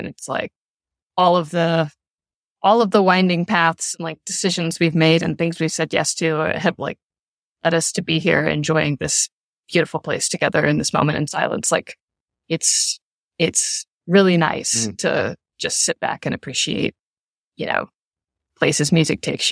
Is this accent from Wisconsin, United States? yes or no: no; Louisville, Kentucky, United States; And like at the final night of the tour was in my hometown in Louisville at a club I loved to go to when I was younger.